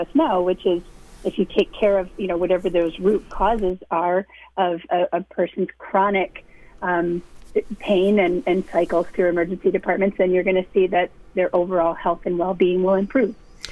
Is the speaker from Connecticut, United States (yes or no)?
yes; Torrington, Connecticut, United States; I grew up in Torrington, so Northwest Connecticut is very special to me, and I think it's such a special place.